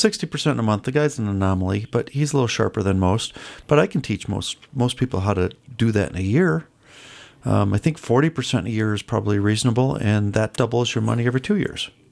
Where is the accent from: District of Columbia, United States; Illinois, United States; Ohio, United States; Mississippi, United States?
Illinois, United States; Chicago; Yeah, Chicago.